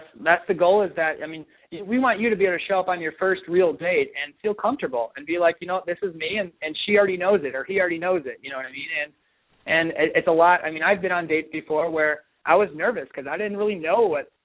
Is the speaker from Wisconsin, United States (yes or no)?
yes; Wisconsin, United States; I'm from Wisconsin, Wisconsin-Illinois area